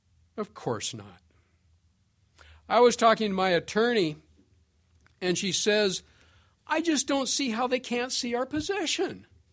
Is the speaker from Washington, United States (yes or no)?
yes; Washington, United States; Being born and raised in Washington, I know a little about the current governor, Jay Inslee